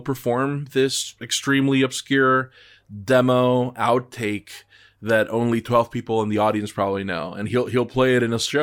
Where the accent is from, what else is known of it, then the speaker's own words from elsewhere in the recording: Colombia; where I grew up in Colombia